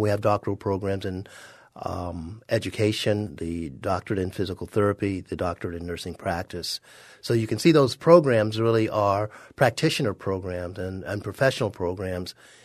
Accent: Florida, United States; it's my home state. I was born in Florida, so it makes it special in my heart.

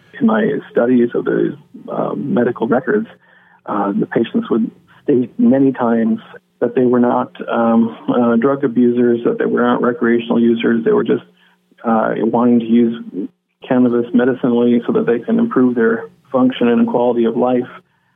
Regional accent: Muskogee, Oklahoma, United States; I grew up in Muskogee, and I know what I heard growing up from my teachers and the community about the dangers of drugs and marijuana in particular.

